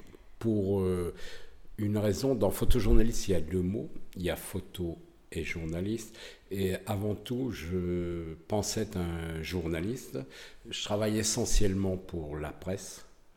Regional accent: Buzançais, Centre-Val de Loire, France; moi, je suis originaire de Buzancec, une petite ville dans le Berry.

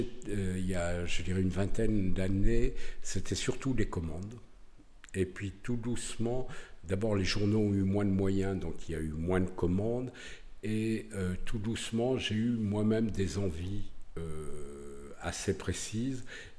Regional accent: Buzançais, Centre-Val de Loire, France; moi, je suis originaire de Buzancec, une petite ville dans le Berry.

